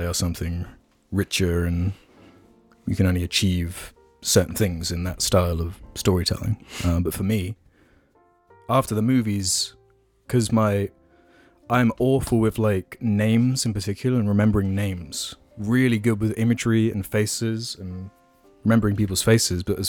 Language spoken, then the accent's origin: English; Jersey; Growing up on Jersey Island, we'd frequent Jersey Zoo.